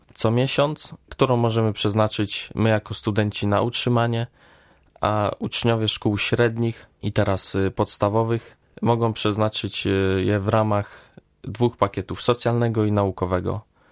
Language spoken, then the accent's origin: Polish; West Pomeranian Voivodeship, Poland; Pochodzę z małej wioski nieopodal Drawska Pomorskiego. Jestem studentem 5 roku na inżynierii materiałowej.